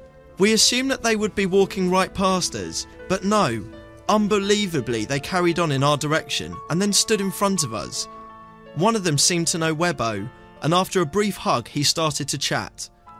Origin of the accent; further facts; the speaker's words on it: London, United Kingdom; Being 17, growing up in London suburbia, was filled with highs and lows.